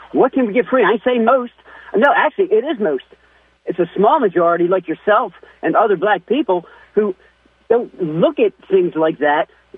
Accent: Baltimore, Maryland, United States; I grew up in Baltimore City in Highlandtown, and went to schools that were mixed

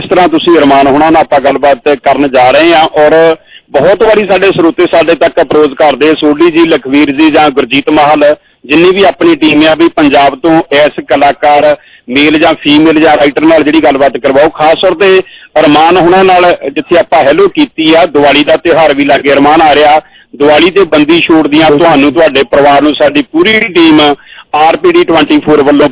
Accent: Kohala, Punjab, India; ਕਾਲਾ ਸੰਘਿਆ ਨੂੰ ਬਿਲੋਂਗ ਕਰਦਾ, ਬਿਲਕੁਲ ਲਾਗੇ ਮੇਰਾ ਪਿੰਡ ਕੋਹਾਲਾ

